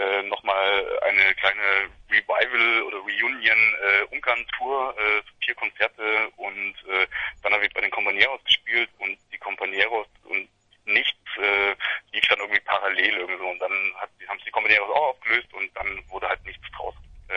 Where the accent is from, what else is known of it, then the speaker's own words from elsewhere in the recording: Augsburg, Bavaria, Germany; Wir kommen aus Augsburg, ja.